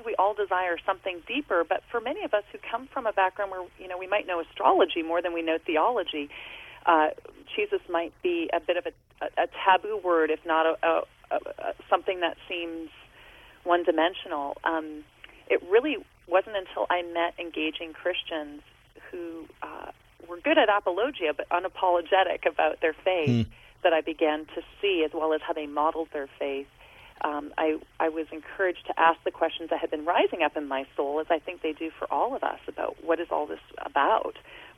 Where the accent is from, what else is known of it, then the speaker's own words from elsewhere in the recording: London, Ontario, Canada; I come from London, Ontario, Canada, and from kind of a middle class background